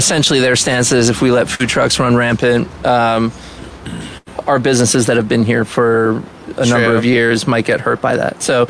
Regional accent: Asbury Park, New Jersey, United States; I was in a punk band, though, so I was like, I'm from the heart of Asbury Park.

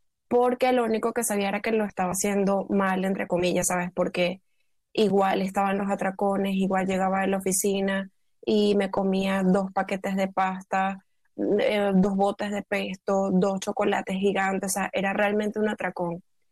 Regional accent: Venezuela; now in Spain; yo soy venezolana, llegué aquí a España hace 6 años

